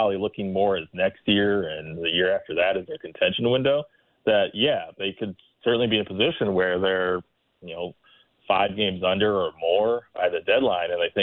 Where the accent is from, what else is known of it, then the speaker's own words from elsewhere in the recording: Chicago, Illinois, United States; I think I knew as a Chicagoan